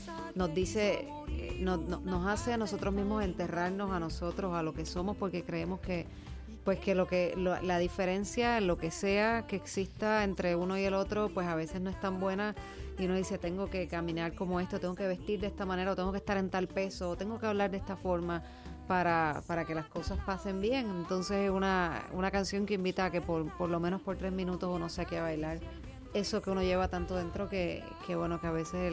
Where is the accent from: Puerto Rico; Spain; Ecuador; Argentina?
Puerto Rico; obviamente tengo toda mi familia todavía en Murcia, así que es parte de mí, aunque soy de Puerto Rico